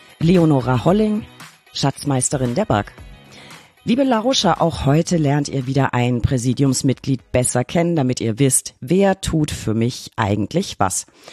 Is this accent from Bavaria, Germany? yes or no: yes; Bavaria, Germany; in meiner Heimat Unterfranken.